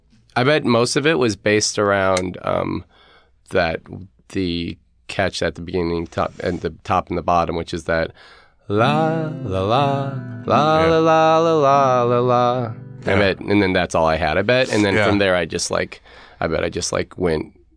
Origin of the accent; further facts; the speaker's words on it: Omaha, Nebraska, United States; So I'm from Omaha, Nebraska, and we're next door to Council Bluffs, Iowa.